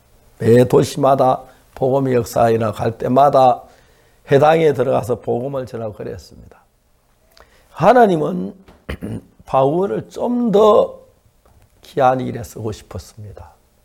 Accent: Seonsan, North Gyeongsang, South Korea; 제 고향 선산에서 죄사함을 받고

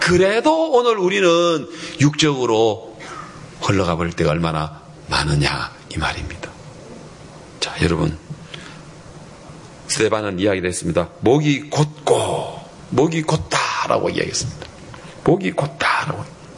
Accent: South Korea; 우리는 한국 사람이라서 이 이런 어떤 분위기 속에서 우리가 헤쳐졌지

